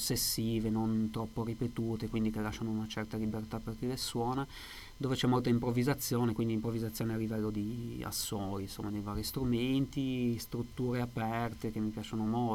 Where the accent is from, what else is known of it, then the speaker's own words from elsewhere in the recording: Riva Trigoso, Liguria, Italy; io sono di Riva Trigoso, provincia di Genova